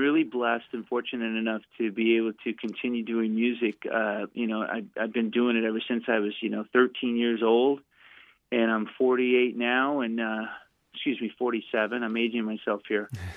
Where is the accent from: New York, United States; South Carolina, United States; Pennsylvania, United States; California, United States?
California, United States; Hollywood; I mean, we grew up in Hollywood on the streets of L.A., playing all the clubs.